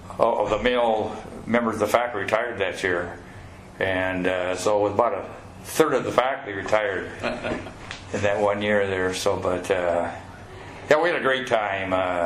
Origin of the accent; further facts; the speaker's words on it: Iowa, United States; nobody had cross country around where I grew up in Western Iowa, in the fall, if you didn't have football, you had baseball.